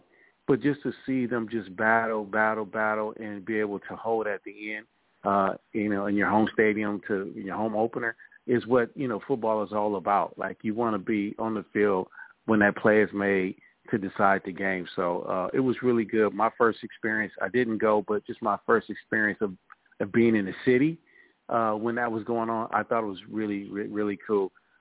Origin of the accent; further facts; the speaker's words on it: California, United States; You know, growing up in California, you know, Mike Piazza was just hot for us, you know, Dodger fans